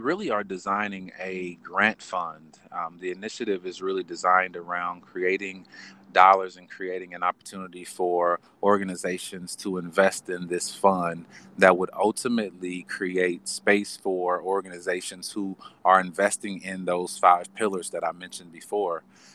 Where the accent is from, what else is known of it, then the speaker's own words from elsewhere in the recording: Indianapolis, Indiana, United States; I was transplanted back from Indianapolis. I grew up in Indianapolis and since went to college and was away for about 14 years.